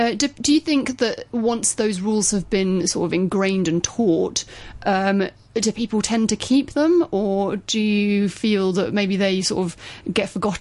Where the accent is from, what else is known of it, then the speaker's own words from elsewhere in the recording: United Kingdom; now in Hong Kong; I mean, as a Brit myself, I sometimes get really frustrated in situations here